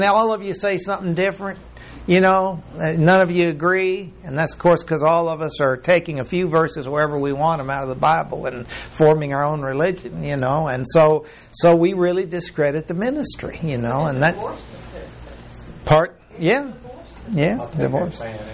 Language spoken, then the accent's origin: English; Mexico; I was raised in Mexico, in old Mexico, which is a beautiful country.